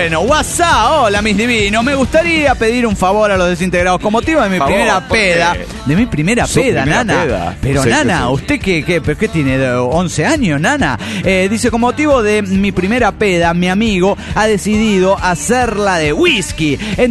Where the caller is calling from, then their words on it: Argentina; vengo indignado, encabronado por programas de mierda que hay acá en Argentina